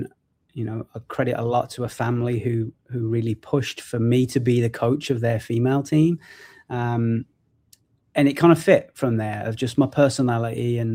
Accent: England, United Kingdom; obviously I'm originally from England. So growing up, my dad was a coach and a qualified coach back home in England.

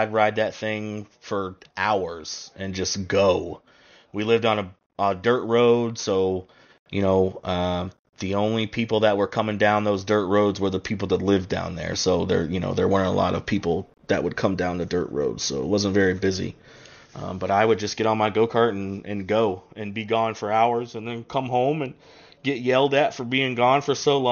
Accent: Fort White, Florida, United States; I moved from Fort White, which is where we lived. I always say Gainesville because no one knows where Fort White, Florida is.

